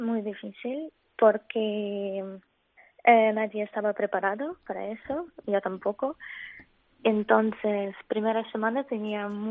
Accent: Cherkasy, Cherkasy Oblast, Ukraine; Spanish is a second language; De Cherkasy.

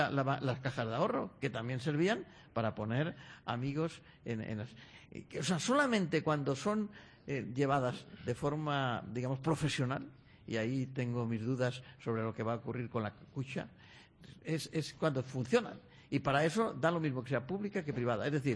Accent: Valencia, Valencian Community, Spain; Somos expertos en Valencia.

